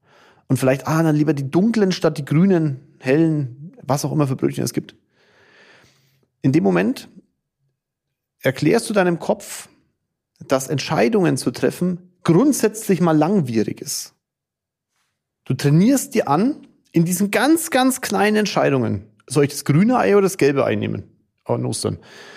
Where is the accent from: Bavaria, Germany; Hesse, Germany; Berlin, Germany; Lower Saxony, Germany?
Bavaria, Germany; Kulmbach; Ich komme aus Kulmbach, machen wir Bratwürste, okay?